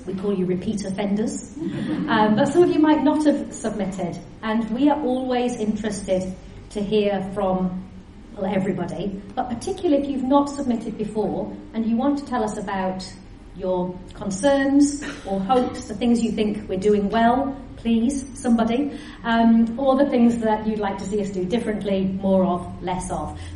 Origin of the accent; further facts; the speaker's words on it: North East England, United Kingdom; now in Palmerston North, New Zealand; Because you might have gathered from my accent that I am not from round these parts originally. I know, it's well masked. 20 years of being in New Zealand and I still sound like I've just flown in from the northeast of England.